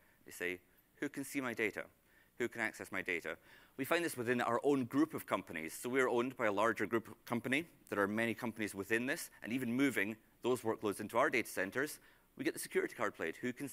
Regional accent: Scotland, United Kingdom; I'm Scottish, I can swear, it's fine.

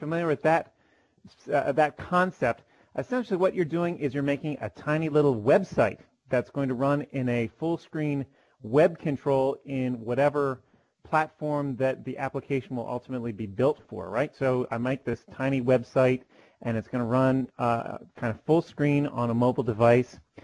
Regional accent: Pennsylvania, United States; We're from Pennsylvania, so we always figure awesome.

